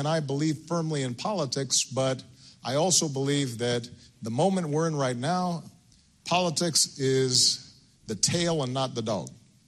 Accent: Hawaii, United States; born there; I was born in Hawaii.

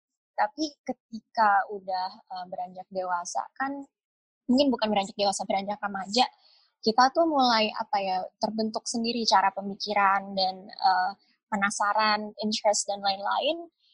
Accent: Jakarta, Indonesia; Jadi kalau ketika saya sebagai anak Jakarta, teman-teman saya di umur 14-15 tahun tuh udah mencoba untuk nyetir

